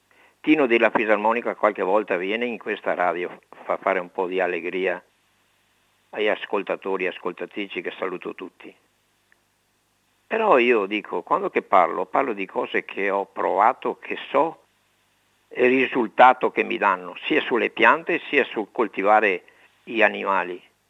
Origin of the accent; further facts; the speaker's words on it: Padua, Veneto, Italy; born there; Padova. La zona è la Guizza. Sono nato, ho lavorato a Padova e anche muoio a Padova.